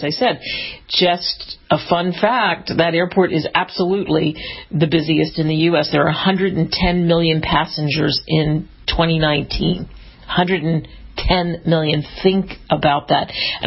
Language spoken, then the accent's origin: English; Camden County, New Jersey, United States; And I grew up in Camden County, so the Camden County Health Department was notified just last week about it, and they shut it down.